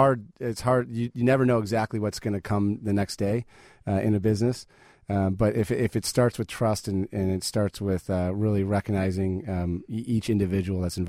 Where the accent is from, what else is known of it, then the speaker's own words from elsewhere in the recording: Chicago, Illinois, United States; I'm a Chicagoan by heart, and I'm an optimist by heart.